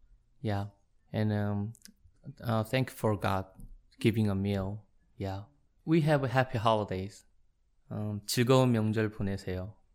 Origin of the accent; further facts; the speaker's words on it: South Korea; English is a second language; I come from Korea.